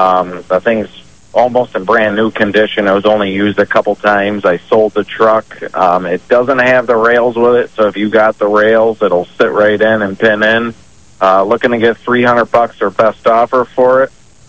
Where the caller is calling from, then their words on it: Darien, United States; Calling from Darien, Jimmy.